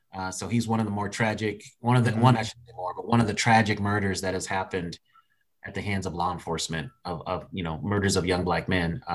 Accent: Aurora, Colorado, United States; also born or lived in Denver; Yes. Born and raised in Denver. Yeah. Moved to a suburb of Denver called Aurora when I was

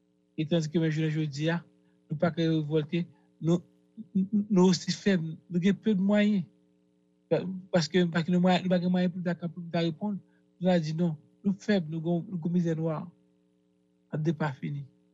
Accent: Haiti; en tant qu'Haïtien. Nous sommes peuple qui respecte le monde.

